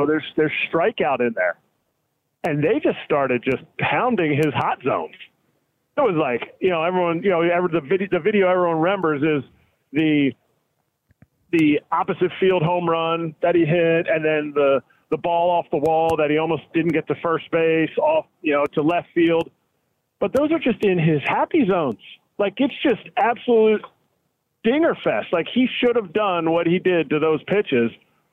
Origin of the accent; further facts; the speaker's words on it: Pennsylvania, United States; Listen, I grew up outside of Philadelphia. I now moved back and live outside of Philadelphia.